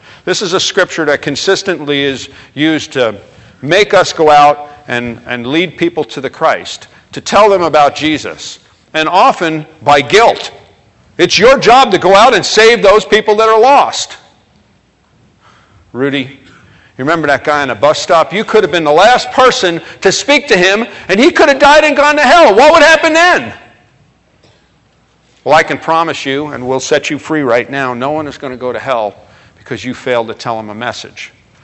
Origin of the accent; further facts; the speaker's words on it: New York City, New York, United States; I grew up in New York City. I was raised as a Jewish kid.